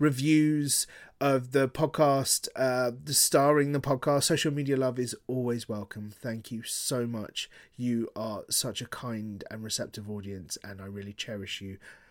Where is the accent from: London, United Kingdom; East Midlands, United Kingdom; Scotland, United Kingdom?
London, United Kingdom; Harrow; growing up in Harrow